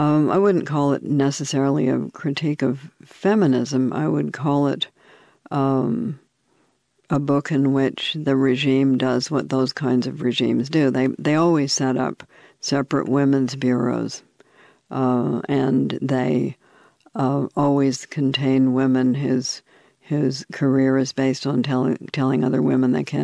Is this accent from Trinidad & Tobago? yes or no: no; Canada; As a Canadian, I was simply going back to my roots, which were among those New England Puritan ancestors.